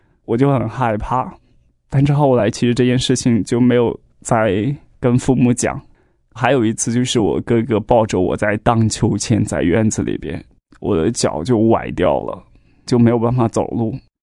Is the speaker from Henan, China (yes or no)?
yes; Henan, China; born there; 我出生在大陆河南省一个很偏远的小山村，父母一辈子就没有出过农村，他们在那个地方耕种劳作。